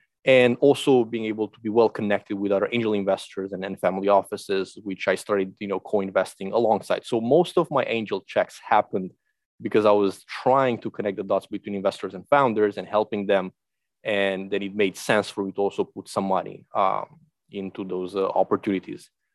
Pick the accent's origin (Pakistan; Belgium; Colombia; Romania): Romania; Bucharest; moved away as an adult; now in United States; born and raised in Bucharest, Romania, in Eastern Europe, came to the United States for a college at the University of Rochester.